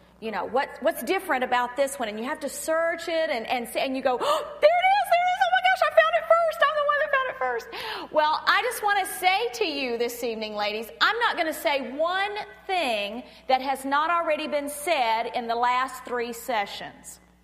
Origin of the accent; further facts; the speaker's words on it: Pensacola, Florida, United States; You see, I grew up in North Florida. I am a Florida native, but I grew up in Pensacola, and we think that we are a whole separate state up there.